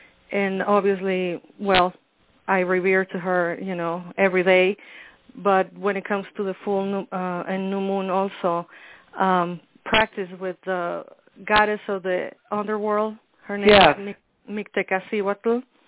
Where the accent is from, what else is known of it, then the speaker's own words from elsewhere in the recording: Mexico City, Mexico; Yeah, I am originally from Mexico City